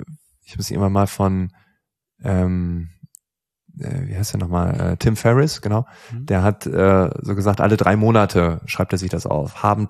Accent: Lower Saxony, Germany; Also aus dem Elternhaus, da wo ich aufgewachsen bin, Ostfriesland, Freunde, Nachbarschaft. Es gibt auch in Ostfriesland gefühlt keine Reichen, so, ne?

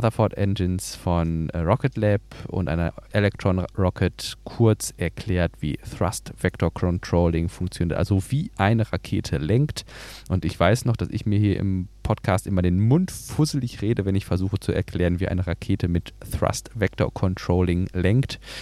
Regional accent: North Rhine-Westphalia, Germany

